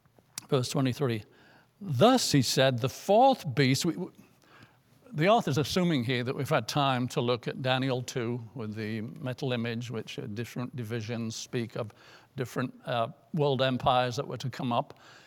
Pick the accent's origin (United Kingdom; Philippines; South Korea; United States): United Kingdom; England; Even got into England. My hometown was an old Roman fortress, became a Roman city.